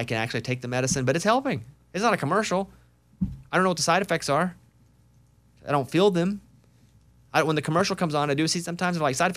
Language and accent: English; Arkansas, United States; now in Austin, United States; And also, I'm from Arkansas, and in Arkansas, we got beat up by Texas all the time.